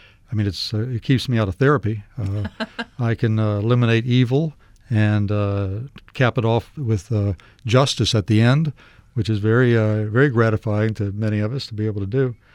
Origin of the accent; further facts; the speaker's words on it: Atlanta, Georgia, United States; now in New Orleans, United States; but also as a Southern, you know, I grew up in Atlanta, but I think New Orleans has always kind of been a leader in odd people being here